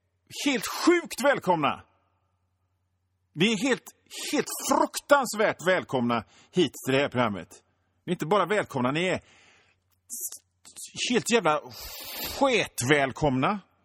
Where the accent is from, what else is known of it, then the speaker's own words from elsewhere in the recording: Hönö, Västra Götaland County, Sweden; jag är uppväxt på Hönö med föräldrar som var ganska snåla.